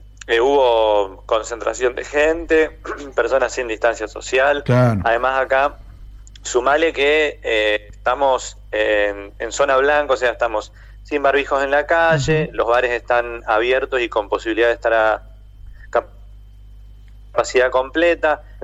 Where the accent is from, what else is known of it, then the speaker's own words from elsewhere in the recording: Argentina; now in Italy; cuando te escuchan que sos argentino dicen, qué bueno, tengo buena relación, me gusta Argentina